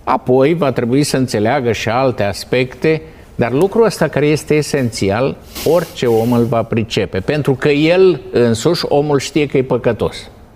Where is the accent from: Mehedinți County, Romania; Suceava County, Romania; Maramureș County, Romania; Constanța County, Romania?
Suceava County, Romania; Eu sunt bucovinean. La mine acolo, unde te duci, vezi picturile de pe mănăstiri.